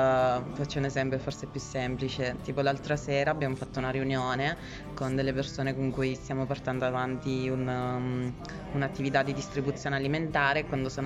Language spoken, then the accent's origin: Italian; Sicily, Italy; now in Turin, Italy; io vengo dalla Sicilia, quindi questi quadretti ci sono sia nella mia casa giù in Sicilia che nella casa che ora abito a Torino